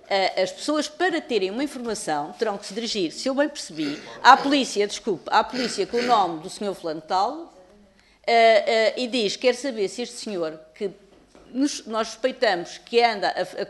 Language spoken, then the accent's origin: Portuguese; Portugal; eu digo sempre isto porque sou portuguesa, sou cidadã